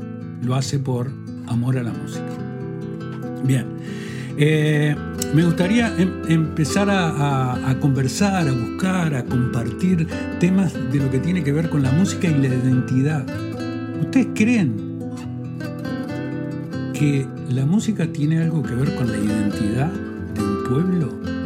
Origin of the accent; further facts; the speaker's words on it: Salto, Uruguay; born there; Yo soy nacido en Salto